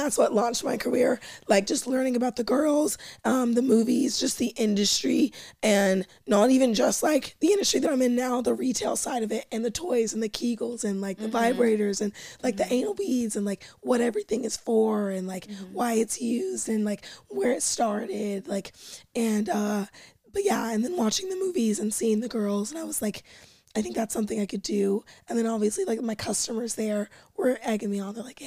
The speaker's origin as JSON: {"language": "English", "region": "Bible Belt", "country": "United States", "tie": "born or raised there", "said": "Like, I grew up in the Bible Belt."}